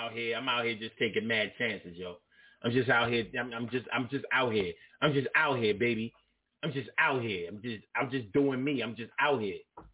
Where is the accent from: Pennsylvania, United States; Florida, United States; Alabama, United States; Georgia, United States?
Georgia, United States; Macon; I'm from Macon. Man, fuck y'all. I'm from Macon, baby.